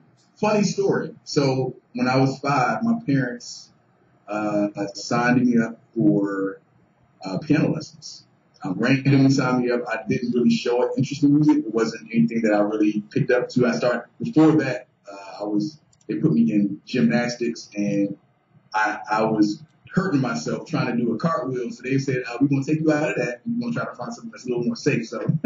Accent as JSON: {"language": "English", "town": "Upper Marlboro", "region": "Maryland", "country": "United States", "tie": "born or raised there", "said": "Born and raised in Upper Marlboro, Maryland. 29 years old."}